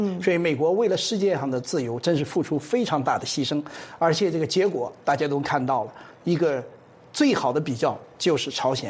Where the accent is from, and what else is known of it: China